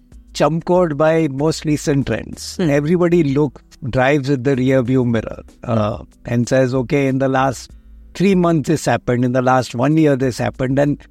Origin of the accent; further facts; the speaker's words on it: Mumbai, Maharashtra, India; I grew up in Mumbai